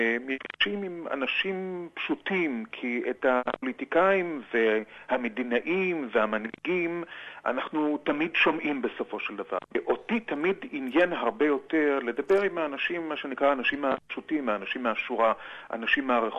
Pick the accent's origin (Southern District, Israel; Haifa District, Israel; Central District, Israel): Haifa District, Israel; Haifa; אני יליד חיפה